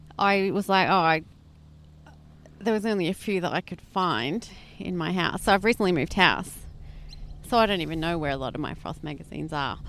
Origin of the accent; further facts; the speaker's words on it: United Kingdom; born there; I was born in Britain